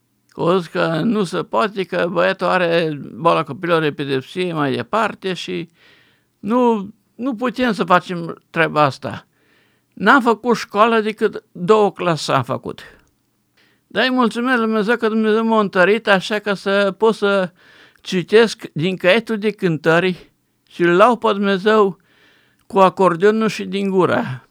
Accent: Transylvania, Romania; Am ajuns în spital, în satul mare, sunt ardelean.

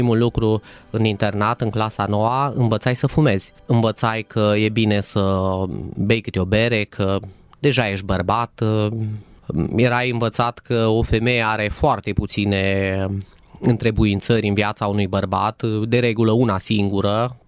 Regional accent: Zalău, Sălaj County, Romania; sunt din Zalău, am 37 de ani, m-am născut aici, m-am născut într-o familie așa zis ortodoxă

